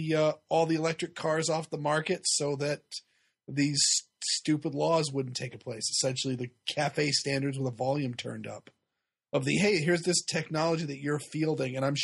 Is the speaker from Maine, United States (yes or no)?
yes; Maine, United States; in Maine, there's in one of the city buildings in my hometown, they've got a charging station.